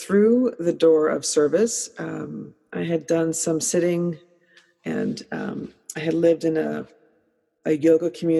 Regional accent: New Jersey, United States; So I grew up in New Jersey. If you've seen The Sopranos, those are my people.

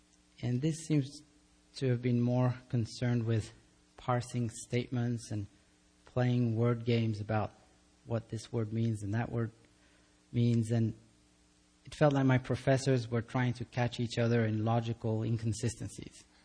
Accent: Greece; I grew up in Greece, and I remember one night I was staring out of the window of a car and I was daydreaming.

